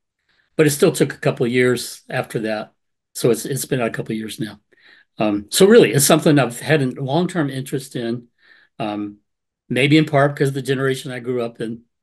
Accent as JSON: {"language": "English", "town": "Savannah", "region": "Georgia", "country": "United States", "tie": "born or raised there", "said": "I was raised in Savannah, Georgia. Tybee Island has the beach."}